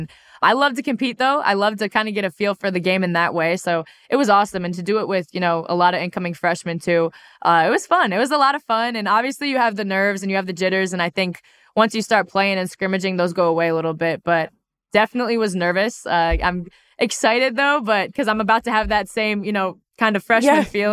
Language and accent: English; Cleveland, Ohio, United States; also born or lived in Dublin; Yeah, so I grew up in Cleveland, actually. I moved to Dublin.